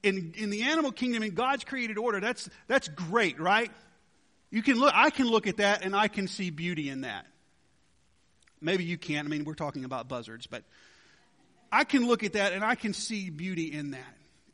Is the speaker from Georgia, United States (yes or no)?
yes; Georgia, United States; I grew up in Georgia, and they're everywhere.